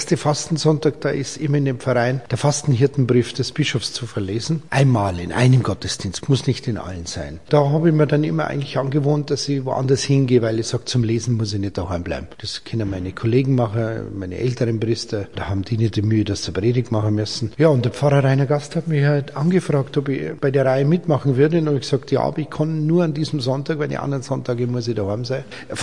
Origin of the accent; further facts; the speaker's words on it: Munich, Bavaria, Germany; ich bin geboren 1960 in München, bin gebürtiger Münchner und bis auf wenige Jahre, wo ich auswärts gewirkt habe, im bayerischen Oberland immer in München gewesen.